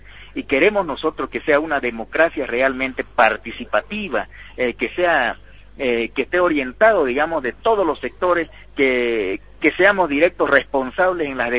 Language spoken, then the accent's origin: Spanish; Bolivia; ya nos toca participar para ejercer en plenitud el derecho que tenemos en cuanto a ciudadano boliviano